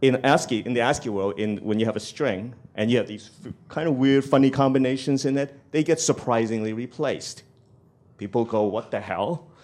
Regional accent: Canada; being a Canadian, they are an important constituent of mine.

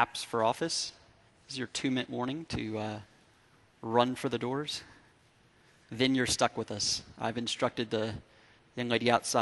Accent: United States; So I happen to be, you know, I'm from the States

